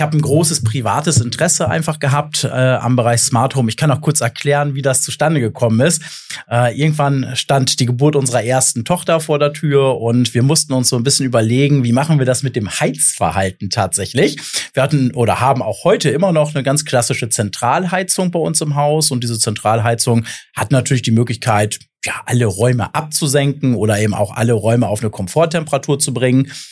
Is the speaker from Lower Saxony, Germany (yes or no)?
yes; Emden, Lower Saxony, Germany; Ja, also ich komme aus dem schönen Ostfriesland, aus Emden und habe Elektrotechnik tatsächlich mal studiert